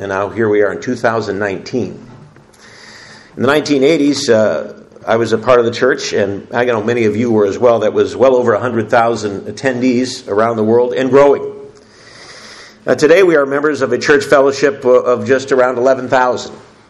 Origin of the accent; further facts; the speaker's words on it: Detroit, Michigan, United States; I was born and raised in Detroit, not too terribly far from here